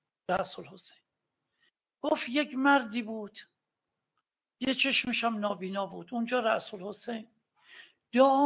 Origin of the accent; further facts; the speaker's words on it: Iran; آقا تا فهمید ما ایرانی هستیم بدترین ناسزاها رو نثار من کرد